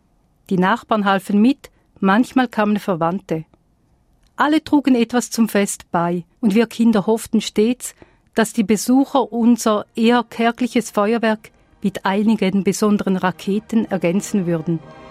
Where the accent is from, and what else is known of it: Switzerland